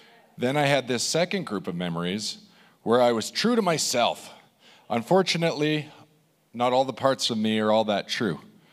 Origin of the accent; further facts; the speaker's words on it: Wetaskiwin, Alberta, Canada; I grew up in Wetaskiwin with the likes of Jeremy Blackwood, Ben Darwin, Kendra Bigelow, the Canole Boys.